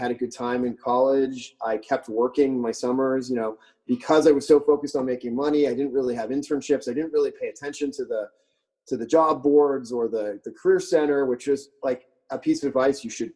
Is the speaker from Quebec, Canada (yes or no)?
yes; Beaconsfield, Quebec, Canada; I grew up in Montreal, Canada, just west of Montreal in Beaconsfield. And I went to Beaconsfield High School.